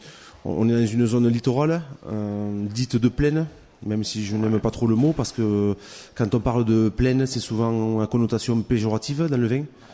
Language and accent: French; Saint-Nazaire, Occitanie, France; D'un petit village qui s'appelle Saint-Nazaire, à côté de Perpignan, entre Perpignan et Canet-Plage exactement.